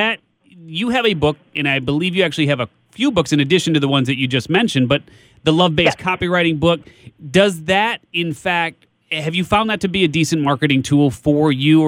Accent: Chicago, Illinois, United States; I'm from Chicago. Chicago has the second largest Polish population, only to that of Warsaw.

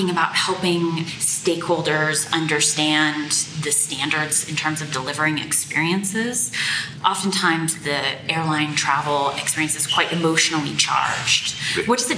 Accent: United States; now in South Africa; as an American, I actually much prefer the travel experience here in South Africa than the travel experience in America.

